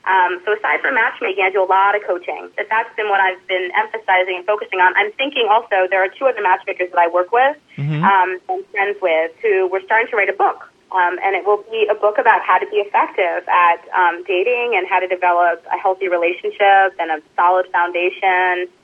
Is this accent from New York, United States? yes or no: yes; Manhattan, New York, United States; now in Bay Area, United States; and I'm from Manhattan, and I love New York. It's my city, even though now I'm in the Bay Area.